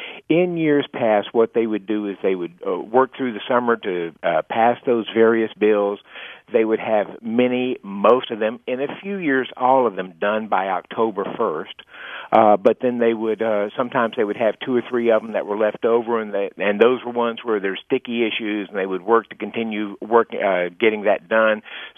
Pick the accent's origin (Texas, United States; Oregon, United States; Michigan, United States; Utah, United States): Texas, United States; I'm from Texas, so he's actually my senator.